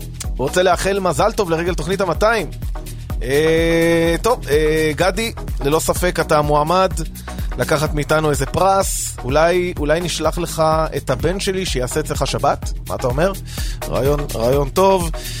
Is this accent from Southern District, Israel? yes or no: no; Bat Yam, Tel Aviv District, Israel; אני בת ימי במקור